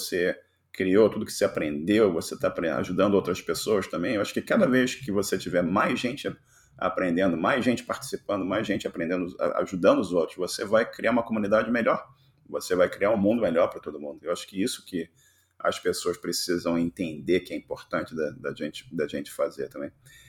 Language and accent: Portuguese; Brazil; E eu cresci no Brasil também